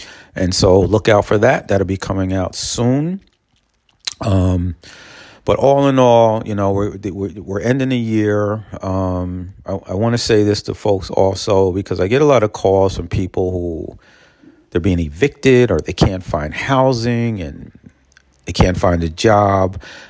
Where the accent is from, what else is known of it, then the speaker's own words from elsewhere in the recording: Peekskill, New York, United States; I'll be giving updates and reports about what's going on with the corruption in Peekskill, my hometown, centered around Bowman Towers mostly, but involving local city government.